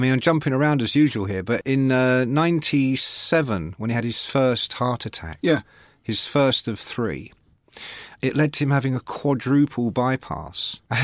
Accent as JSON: {"language": "English", "country": "Ireland", "said": "I can't. Fuck me. I'm Irish."}